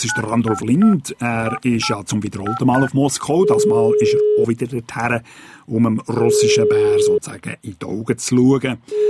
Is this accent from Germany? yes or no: no; Switzerland; ich bin ja erwachsen, ich bin Schweizer.